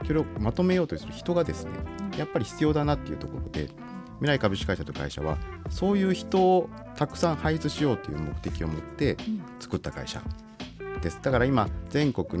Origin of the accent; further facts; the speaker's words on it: Shimane, Japan; 僕は島根出身で、